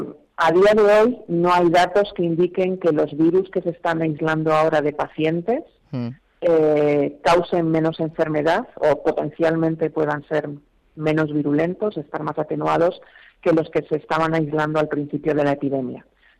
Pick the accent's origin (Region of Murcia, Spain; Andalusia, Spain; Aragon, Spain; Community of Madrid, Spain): Community of Madrid, Spain; Madrid; te doy mi opinión personal, sí, como madrileña.